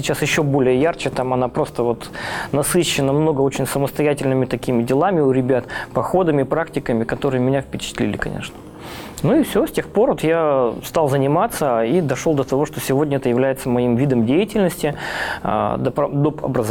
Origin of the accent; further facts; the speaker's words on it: Yekaterinburg, Sverdlovsk Oblast, Russia; Вот, я коренной екатеринбуржец, у меня родители здесь проживали, здесь и работали. Вот, и, собственно говоря, родился я в уникальном месте, жил в детстве.